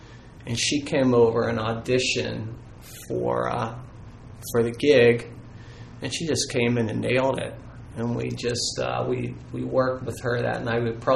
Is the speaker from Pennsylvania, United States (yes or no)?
yes; Pittsburgh, Pennsylvania, United States; now in Phoenix, United States; I grew up in Pittsburgh, went to school at West Virginia University as a mountaineer. And I moved to Phoenix back in 2000, Phoenix, Arizona, for a job